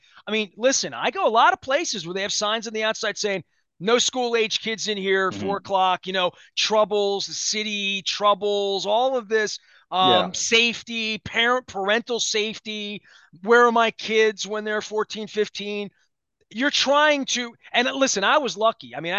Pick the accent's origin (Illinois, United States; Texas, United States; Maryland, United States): Maryland, United States; Dundalk; You know, I came from Dundalk